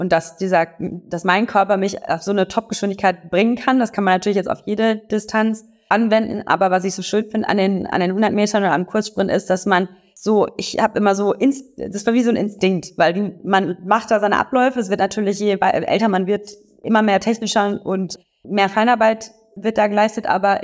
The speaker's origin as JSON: {"language": "German", "town": "Oberhausen", "region": "North Rhine-Westphalia", "country": "Germany", "said": "Ich komme ja aus dem Ruhrgebiet, und Oberhausen, um genau zu sein"}